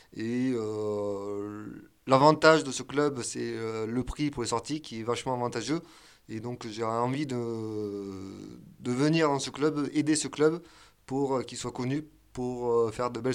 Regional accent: Avignon, Provence-Alpes-Côte d'Azur, France; Non, pas du tout, effectivement. Je viens plutôt d'Avignon, dans le sud, oui.

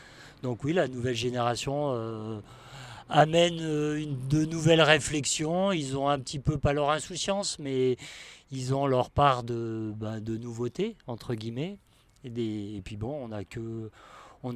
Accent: Saint-Martin-d'Hères, Auvergne-Rhône-Alpes, France; je suis né sur Saint-Martin-d'Hères. Donc c'est vrai que j'ai vécu entre Saint-Martin-d'Hères, Pont-de-Clé, Champagné.

